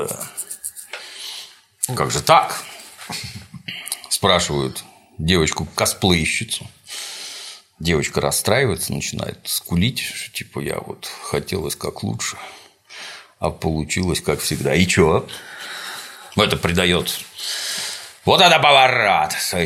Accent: Novgorod Oblast, Russia; Я эти бляхи в детстве в Новгородской губернии просто тоннами собирал.

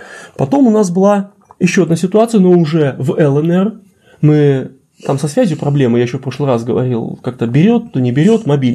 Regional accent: Nizhny Novgorod, Nizhny Novgorod Oblast, Russia; Я говорю, нет, я коренной нижегородец.

